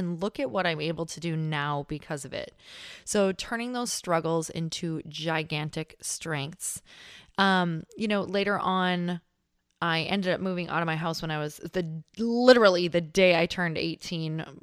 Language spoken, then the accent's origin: English; Michigan, United States; accent: Upper Peninsula; I grew up in Upper Michigan. Did you guys know there was an upper part to Michigan? Didn't think so. So yes, it's an upper peninsula. Borderline Canada might as well be Canada. We have a crazy Canadian accent, but not really.